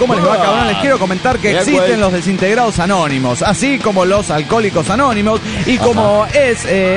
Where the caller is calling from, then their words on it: La Yesca, Jalisco, Mexico; Hola, soy el hit de la Yesca, Jalisco, México.